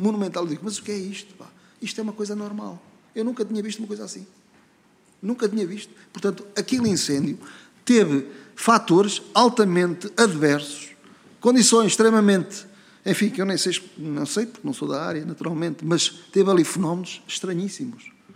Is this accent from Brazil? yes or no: no; Penela, Centro, Portugal; now in Figueiró dos Vinhos, Portugal; eu sou natural do Conselho de Penela, nem sou natural... Mas o meu, eu vivo em Figueirão dos Vinhos e considero-me um figueirense. Considero-me um figueirense. Também um penelense e um figueirense.